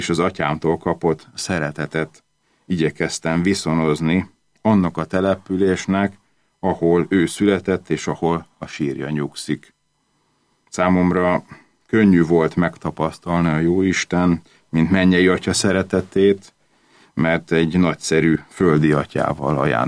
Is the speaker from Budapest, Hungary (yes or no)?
yes; Budapest, Hungary; Ugyan Budapesten születtem és nőttem fel, hatott rám atyámnak a szülőfaluja iránti szeretete is.